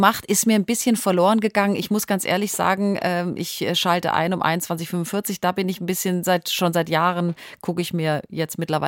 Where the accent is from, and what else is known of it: Ludwigsburg, Baden-Württemberg, Germany